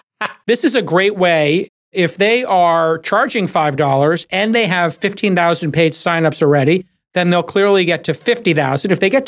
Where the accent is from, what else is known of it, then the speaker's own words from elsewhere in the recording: New York City, New York, United States; I was in New York, and I'm a New Yorker.